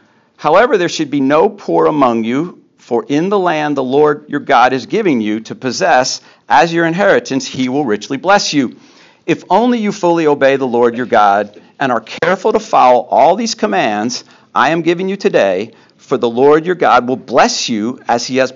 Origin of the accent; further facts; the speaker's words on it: Philadelphia, Pennsylvania, United States; born there; I was born in Philadelphia, and the Liberty Bell is still there today.